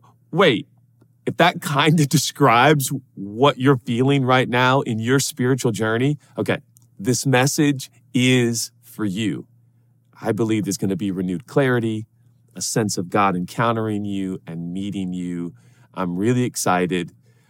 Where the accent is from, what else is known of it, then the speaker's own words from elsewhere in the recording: Pacific Northwest, United States; because I am from the Northwest, Portland, Seattle, the Pacific Northwest, one of the most beautiful places in the world.